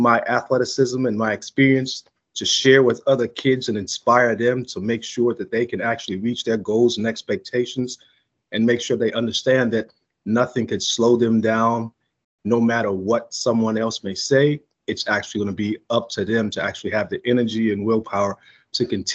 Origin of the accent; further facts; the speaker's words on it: Georgetown, South Carolina, United States; for my hometown of Georgetown, because my older friends, they always say I placed Georgetown on the map